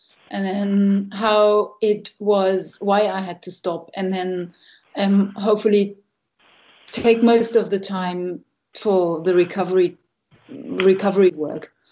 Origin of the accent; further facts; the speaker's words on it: Berlin, Germany; I grew up in Berlin, in West Berlin. I'm a West Berliner, and my upbringing is middle class.